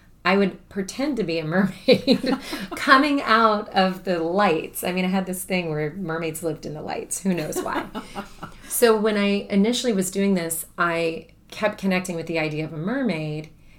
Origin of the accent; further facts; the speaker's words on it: Brooksville, Florida, United States; I grew up in Brooksville, which is kind of a sister town to where Wikiwachi is.